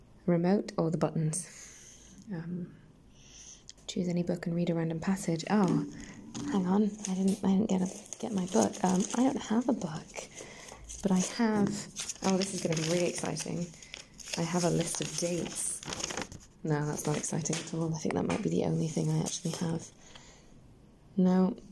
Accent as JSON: {"language": "English", "region": "the north of England", "country": "United Kingdom", "accent": "northern", "said": "my accent changes a lot, because I'm northern, but I live in the south, which means that I have my accent has shifted an awful lot more to southern than northern"}